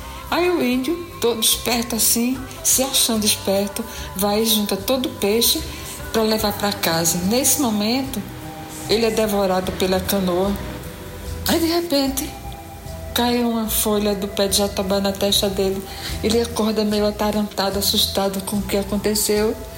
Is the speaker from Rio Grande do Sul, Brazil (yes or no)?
no; Recife, Pernambuco, Brazil; also born or lived in Rio Grande do Norte; E a gente veio no rastro do trem até chegar em Recife. E aqui nós habitamos, vivemos um pouco perto da maré. Eu sou, de certa maneira, cria da maré.